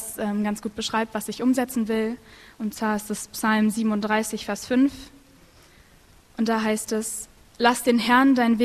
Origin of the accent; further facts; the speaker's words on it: Berlin, Germany; born there; now in Munich, Germany; Ich bin in Berlin geboren, wohne aber in München.